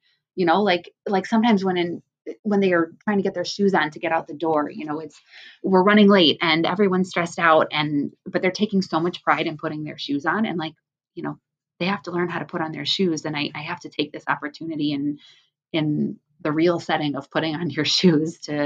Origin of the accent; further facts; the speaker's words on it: Chicago, Illinois, United States; You know, I'm American. I've grown up in Chicago. I still live in the area.